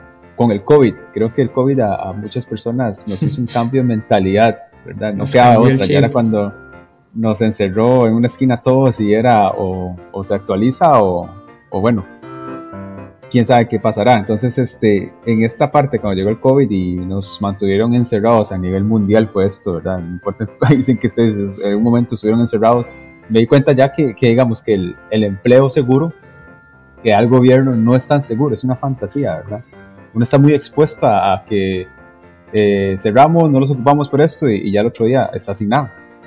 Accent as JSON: {"language": "Spanish", "region": "Limón", "country": "Costa Rica", "said": "yo soy costarricense, en la provincia de Limón. Ya tengo 34 años. Y bueno, mi familia es de clase media"}